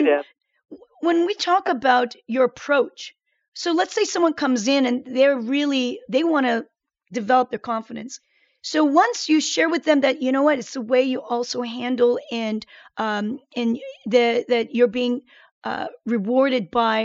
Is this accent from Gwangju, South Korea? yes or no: no; Seoul, South Korea; I was born in Seoul, Korea in the early 60s, and I was one of the very few Korean kids who attended the Seoul American Elementary School.